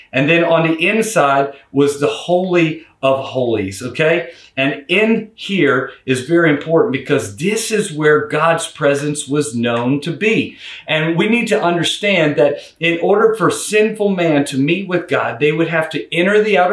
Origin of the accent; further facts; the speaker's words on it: Louisiana, United States; now in Maryland, United States; you know that I'm from Louisiana and I migrated and moved up here to Maryland.